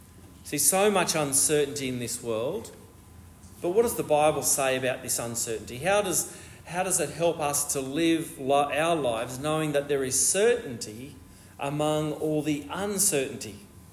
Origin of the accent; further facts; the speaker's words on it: Australia; I think we grew up in Australia with parents who said to us that things are good here.